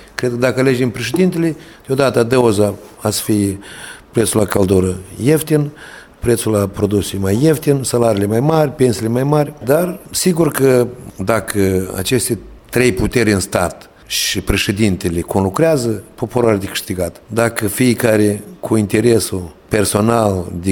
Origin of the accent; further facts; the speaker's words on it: Colonița, Chișinău, Moldova; born there; eu m-am născut la Coloniță